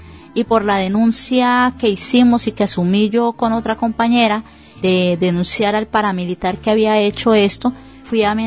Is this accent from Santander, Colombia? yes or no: yes; Barrancabermeja, Santander, Colombia; Yo vengo de Colombia, de la región del Magdalena Medio, Barranca Bermeja